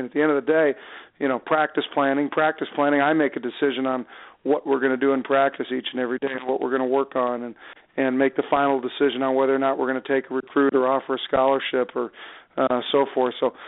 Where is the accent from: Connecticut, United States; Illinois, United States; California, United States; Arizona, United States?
California, United States; Los Angeles; now in Idaho, United States; I'm from Los Angeles originally, and So really enjoying my time here so far in Idaho.